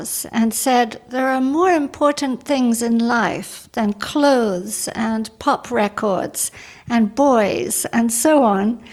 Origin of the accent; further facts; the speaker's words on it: New Delhi, Delhi, India; also born or lived in England; Oh, I was born in England. Then when I was about 7, my father went to help the Indian government because they expected a war with China. And my father designed bombing systems. So off we went, and we lived in New Delhi